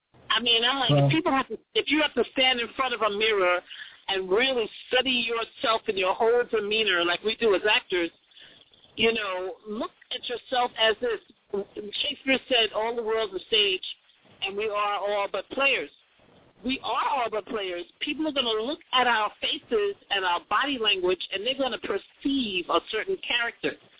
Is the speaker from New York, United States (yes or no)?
yes; New York, United States; you know, especially I'm from New York. So, yeah, we do a lot of talking.